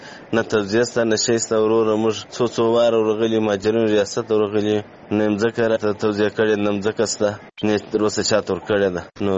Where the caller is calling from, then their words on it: Kandahar, Afghanistan; also born or lived in Pakistan; د کندهار سره ستاسو په تماس کې یم. وروره دغه اته میاشتې نه میاشتې کېږي چې موږ مهاجر د پاکستان څخه راغلي یو.